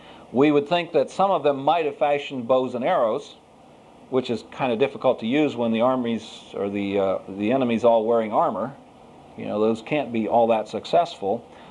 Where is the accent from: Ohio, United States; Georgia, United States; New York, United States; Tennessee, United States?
Ohio, United States; Columbus; now in North Carolina, United States; but I've learned to correctly pronounce the name of my home state up north. You see, from my teen years upward, I grew up in Columbus, Ohio.